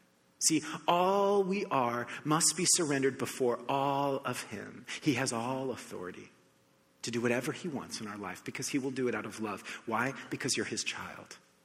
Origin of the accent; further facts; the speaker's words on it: United States; now in Canada; okay, so I grew up in the United States. And so this never happened before. This is my first like couple years in Canada.